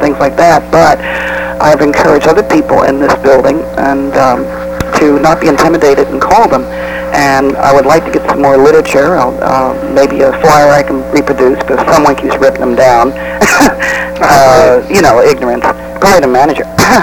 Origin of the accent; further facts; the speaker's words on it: New York metropolitan area, United States; now in Santa Cruz, United States; I came out from New York, New Jersey area, moved to Santa Cruz about 8 years ago, and they snatched me up.